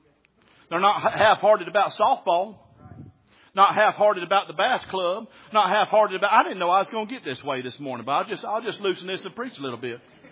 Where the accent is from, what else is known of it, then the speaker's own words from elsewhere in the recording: Alabama, United States; I've seen God come right down that country road where I was born and raised down there in South Alabama, out in the middle of nowhere, poor, in the place where I was